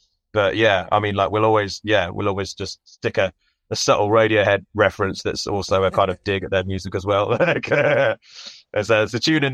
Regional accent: Worcester, West Midlands, United Kingdom; when I grew up in Worcester, another part of the Midlands, but like a bit more like past Birmingham.

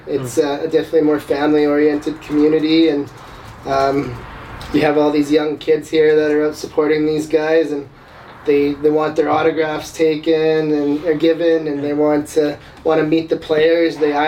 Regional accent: Leduc, Alberta, Canada; I am 33 years old. I'm from Leduc, Alberta.

